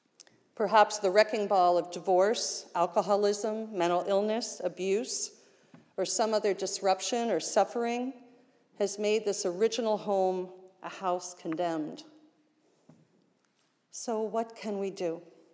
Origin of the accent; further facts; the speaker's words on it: Pittsburgh, Pennsylvania, United States; And this will be my 6th Thanksgiving in Pittsburgh, my hometown